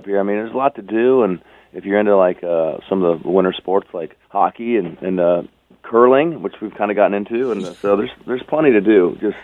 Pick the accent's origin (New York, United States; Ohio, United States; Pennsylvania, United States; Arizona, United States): Arizona, United States; now in Nashville, United States; I don't know how I'm from Arizona, but I just picked it up when the Predators came to Nashville.